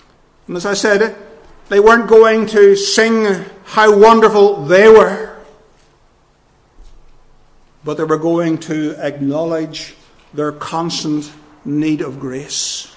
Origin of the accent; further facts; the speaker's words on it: Northern Ireland, United Kingdom; And sometimes I wonder about ourselves as Northern Irish Protestants.